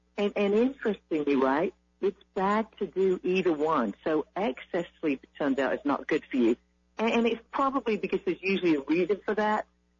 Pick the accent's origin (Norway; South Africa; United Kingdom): United Kingdom; now in Texas, United States; So, look, I'm originally from the UK, but I've been in Texas for 32 years.